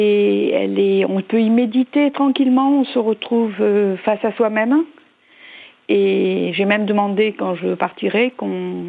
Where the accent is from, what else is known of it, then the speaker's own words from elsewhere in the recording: Vesoul, Bourgogne-Franche-Comté, France; born there; Oui, je suis née à Vesoul.